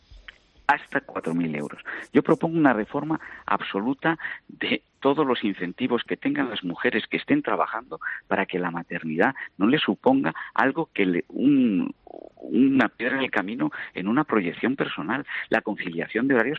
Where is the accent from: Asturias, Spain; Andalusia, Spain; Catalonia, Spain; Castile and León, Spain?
Castile and León, Spain; Ávila; yo soy de Ávila, te creces en las adversidades